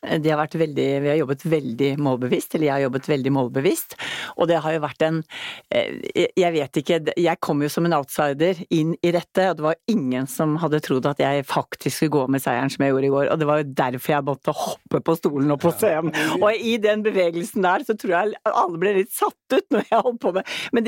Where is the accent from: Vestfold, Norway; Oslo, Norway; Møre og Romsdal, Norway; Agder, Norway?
Vestfold, Norway; Borre; Jeg kommer faktisk fra Borre.